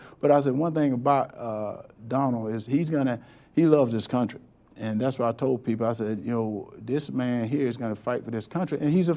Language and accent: English; Wrightsville, Georgia, United States; I'm from Wrightsville, Georgia.